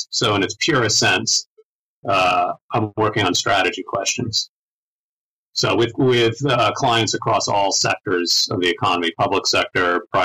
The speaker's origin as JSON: {"language": "English", "region": "Connecticut", "country": "United States", "tie": "born or raised there", "said": "I grew up in Connecticut, maybe 2 hours south of Boston."}